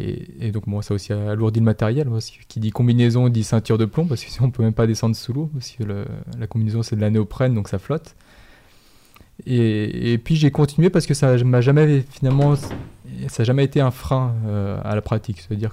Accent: Annecy, Auvergne-Rhône-Alpes, France; born there; Je suis né à Annecy, donc au bord du lac.

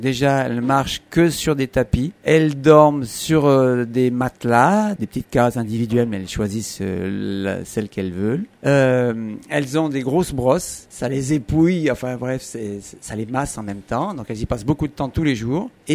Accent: Doissin, Auvergne-Rhône-Alpes, France; Donc on vient de Doissin, de canton de Virieux, on est arrivé ici en 70.

